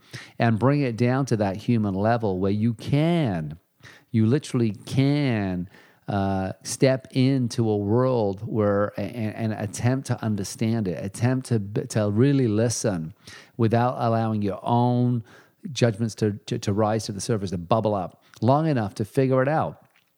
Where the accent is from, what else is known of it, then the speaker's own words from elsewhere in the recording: England, United Kingdom; you know, I grew up in England